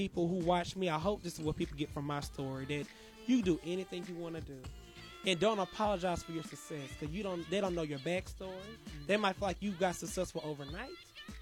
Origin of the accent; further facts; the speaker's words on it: Gulfport, Mississippi, United States; really for people who can come from the country, from the dirty South, Mississippi. I'm from Gulfport, Mississippi.